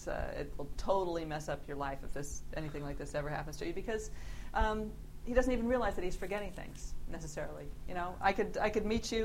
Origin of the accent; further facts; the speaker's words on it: United States; I'm an American. I'm living here.